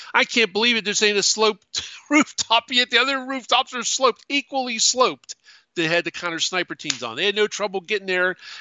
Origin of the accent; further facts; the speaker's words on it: Bethel Park, Pennsylvania, United States; since the kids from Bethel Park, my hometown, 5 minutes away